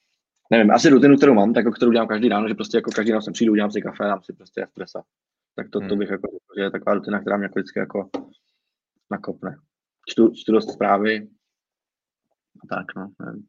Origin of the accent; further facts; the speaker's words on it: Prague, Czechia; Já jsem z Radotína, žiju tam od roku 98, moje máma se tam narodila, mám tam prostě dědu, který tam dělal v cementárně a pak na úřadě, moje teta tam dělá na úřadě a prostě jsme taková jakoby radotínská rodina.